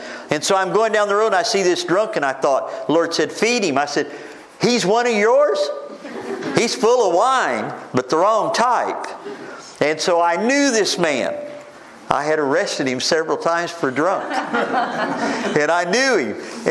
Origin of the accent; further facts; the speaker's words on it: Oklahoma, United States; also born or lived in San Diego, United States; My dad never got back that quick, so I was born in San Diego, California. He came back right after that, and we moved back to Oklahoma.